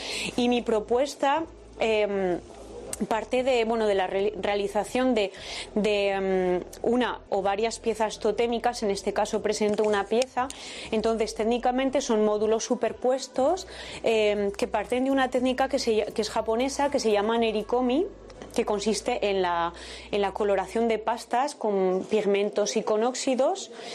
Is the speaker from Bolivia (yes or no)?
no; Zaragoza, Aragon, Spain; Yo soy de Zaragoza